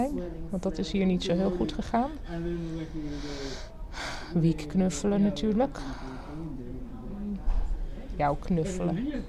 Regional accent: Amsterdam, North Holland, Netherlands; Toen zei hij, waar kom je vandaan? En toen dacht ik, ik moet misschien niet meer zeggen Amsterdam.

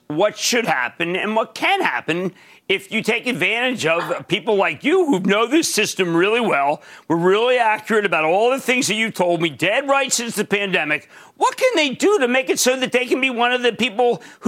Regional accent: New Jersey, United States; Let's go to Ron in my home state of New Jersey.

